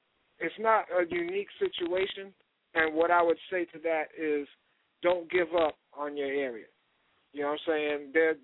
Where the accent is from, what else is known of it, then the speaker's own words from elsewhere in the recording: Boston, Massachusetts, United States; moved away; also born or lived in Houston; because originally I'm from Boston, then I moved here from Houston.